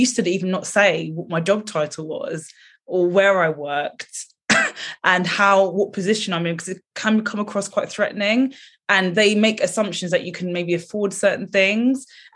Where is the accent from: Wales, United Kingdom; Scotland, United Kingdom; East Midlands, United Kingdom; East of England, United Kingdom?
East of England, United Kingdom; Luton; We come from Luton, we live in Luton.